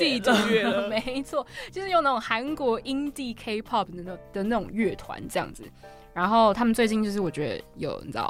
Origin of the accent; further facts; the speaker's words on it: Chiayi, Taiwan; 就是嘉义的家，就是我的故乡。